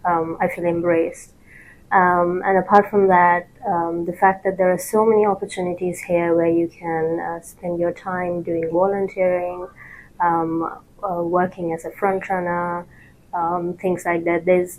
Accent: Sri Lanka; English is a second language; moved away as an adult; also born or lived in Japan; now in United Kingdom; So I'm originally from Sri Lanka. So I came here last year to do my master's. And before that, I was in Japan doing my undergraduate degree.

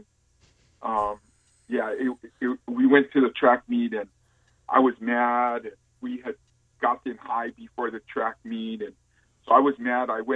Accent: Kaneohe, Hawaii, United States; I don't think someone growing up in Kaneohe is that talented. So I understand what God said when he used unschooled ordinary men, because that's who I was from Kaneohe.

